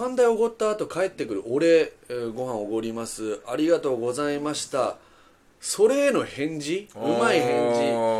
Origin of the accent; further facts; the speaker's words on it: Kyushu, Japan; まあ乱暴もんではあるけどね、俺九州男児だから。